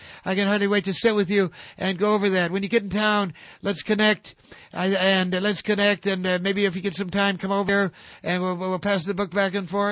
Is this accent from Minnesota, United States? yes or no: yes; Minneapolis, Minnesota, United States; autobiography about how I'm from Minneapolis, Minnesota, and I went back there in 1961 after doing a lot of riding freight trains, traveling around